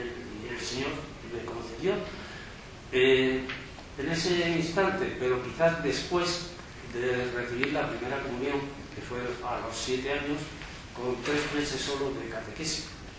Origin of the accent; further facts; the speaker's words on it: Andalusia, Spain; dos imágenes muy veneradas en mi pueblo, allá en la provincia de Córdoba